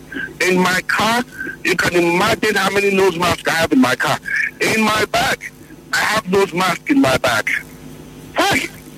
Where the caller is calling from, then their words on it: Port Harcourt, Rivers, Nigeria; I'm calling from Port Harcourt.